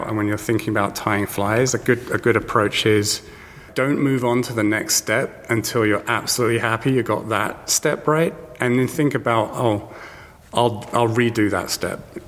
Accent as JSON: {"language": "English", "region": "South West England", "country": "United Kingdom", "said": "Well, you can probably tell my accent. I'm not from New York, but I learned fly fishing from my grandfather, which is probably what a lot of people will tell you. And that was obviously back in England, in the Southwest."}